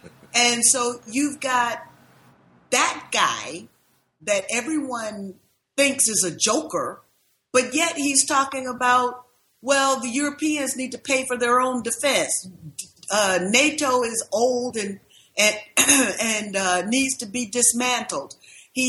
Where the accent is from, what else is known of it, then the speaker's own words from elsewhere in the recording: the South, United States; because I'm from the South and I've seen it happen in the South